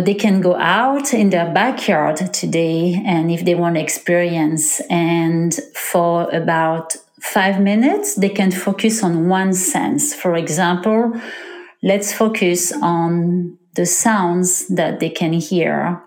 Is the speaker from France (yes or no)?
yes; France; now in Texas, United States; I'm originally from France, but I've been living in Texas for 6 years now.